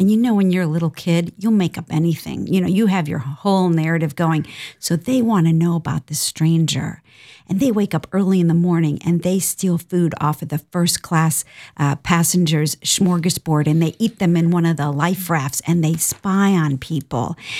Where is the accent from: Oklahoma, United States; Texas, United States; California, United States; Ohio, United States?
Ohio, United States; maybe that's because you know we're both from Ohio.